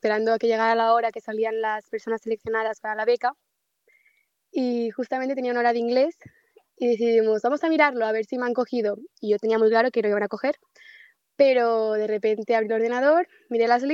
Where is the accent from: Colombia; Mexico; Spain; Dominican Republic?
Spain; Catalonia; Únicamente he cursado este curso aquí. Yo vengo de Cataluña